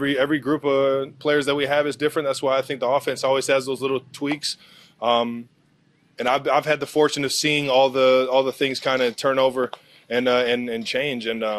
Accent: Cleveland, Ohio, United States; now in Kansas City, United States; which helps out in the inner city youth out here in Kansas City and up in Cleveland in my hometown.

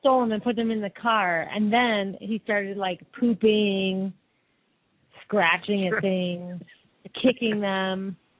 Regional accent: Sarasota, Florida, United States; from Sarasota, Florida

